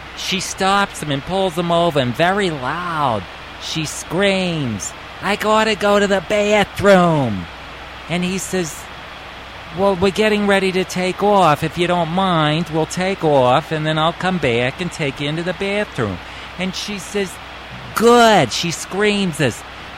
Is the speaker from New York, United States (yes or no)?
yes; New York, United States; I am from New York.